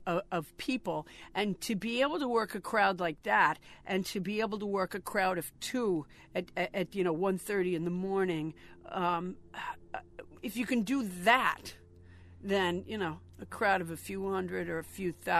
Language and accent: English; Sudbury, Massachusetts, United States; Because Sudbury, Massachusetts. Yeah, beautiful town.